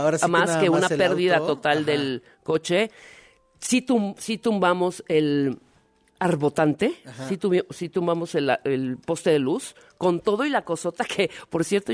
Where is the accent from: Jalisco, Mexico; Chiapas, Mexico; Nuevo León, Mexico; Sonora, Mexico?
Chiapas, Mexico; Tuxtla Gutiérrez; en Tuxtla Gutiérrez, Chiapas, de la cual soy oriunda, soy chiapaneca y soy coneja, orgullosamente